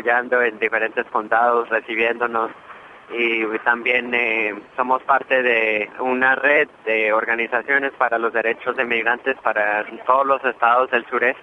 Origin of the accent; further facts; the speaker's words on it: Colombia; y yo soy de Colombia.